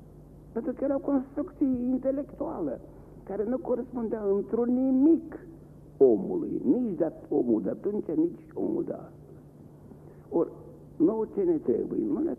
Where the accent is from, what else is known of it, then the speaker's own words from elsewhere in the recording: Romania; că am rămas bun român și sunt mândru că sunt român, nu pot să fac nimic pentru România.